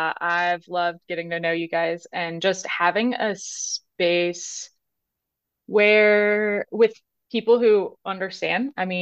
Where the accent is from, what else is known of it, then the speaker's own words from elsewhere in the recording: Florida, United States; I've decided not to go home. I'm from Florida. I decided not to go home for Christmas